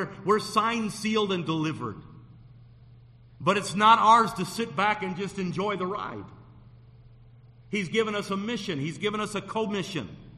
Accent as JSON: {"language": "English", "region": "Michigan", "country": "United States", "said": "I was a Wolverine from Michigan"}